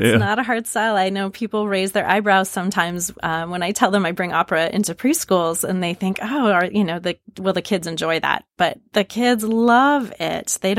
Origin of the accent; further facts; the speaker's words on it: Cedar Rapids, Iowa, United States; I live in Cedar Rapids, Iowa, which is my hometown. Just moved back there recently.